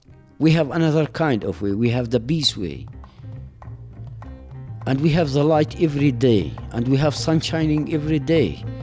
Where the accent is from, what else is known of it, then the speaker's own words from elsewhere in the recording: Hebron Governorate, Palestine; English is a second language; I'm from El Baqa Valley, west of Hebron. The valley is near Kiryat Arba settlement and Har Sina settlement. We live in this land hundreds of years. I born here in this land.